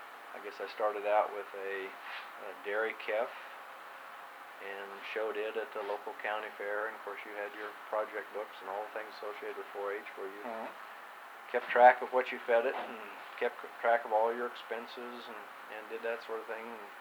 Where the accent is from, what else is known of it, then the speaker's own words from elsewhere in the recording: Kingman, Kansas, United States; I was born in Kingman, Kansas, which is about south central part of the state. And that was back in January of 1941. I attended a small two-room rural school